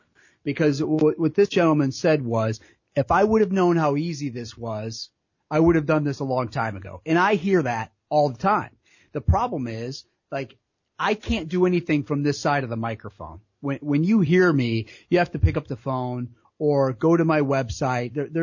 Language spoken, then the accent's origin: English; Pemberville, Ohio, United States; Growing up in Pemberville, Ohio, we're not sophisticated, we're not fancy.